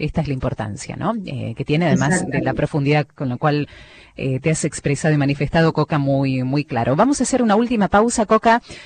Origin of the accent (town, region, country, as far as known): Argentina